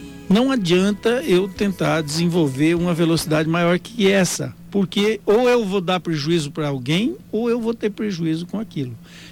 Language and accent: Portuguese; Dourados, Mato Grosso do Sul, Brazil; ah, você é de Dourados? Sou de Dourados.